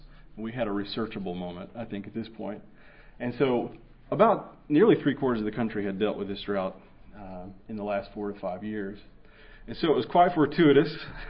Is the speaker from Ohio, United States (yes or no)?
no; Texas, United States; my home state of Texas had its most intense year of drought on record